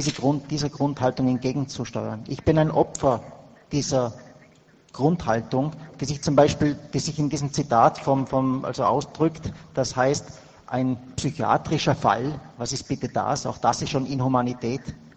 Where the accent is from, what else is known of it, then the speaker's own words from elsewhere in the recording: Vorarlberg, Austria; ich komme aus Vorarlberg, ein sehr schönes Bundesland von Österreich.